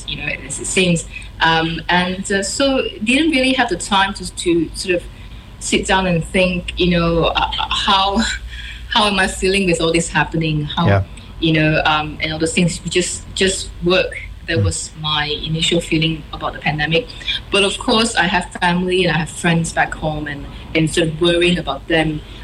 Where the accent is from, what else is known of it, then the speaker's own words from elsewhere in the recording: Malaysia; And I grew up in Malaysia. We are a developing country, and we deal with epidemics, pandemics all the time